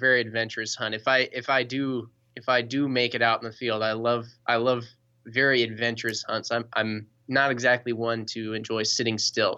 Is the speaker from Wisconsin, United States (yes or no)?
yes; Middleton, Wisconsin, United States; But I started back when we were in Middleton, and I'm from Middleton myself.